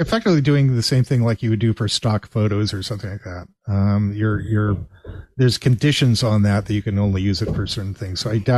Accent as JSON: {"language": "English", "region": "California", "country": "United States", "tie": "born or raised there", "said": "And of course, I grew up in California, so it's VI for me."}